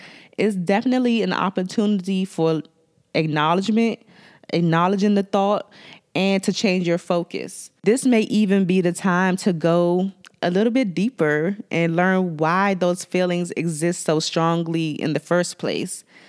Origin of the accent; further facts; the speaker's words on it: District of Columbia, United States; accent: DC; with my DC accent, I want to give you my 5 tips for curing comparison syndrome